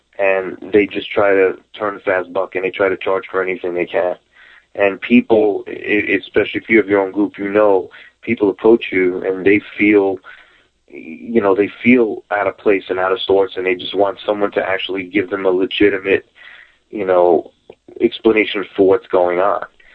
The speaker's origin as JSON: {"language": "English", "town": "Queens", "region": "New York", "country": "United States", "said": "I'm from New York, from Queens, and my parents split. I would go into the Long Island on the weekends to see my dad"}